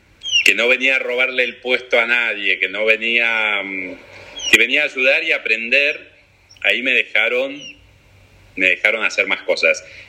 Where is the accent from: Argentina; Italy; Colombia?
Italy; Yo soy italiano y es el día de hoy que tengo la bendición de poder ir todos los años a Italia y me siento uno más.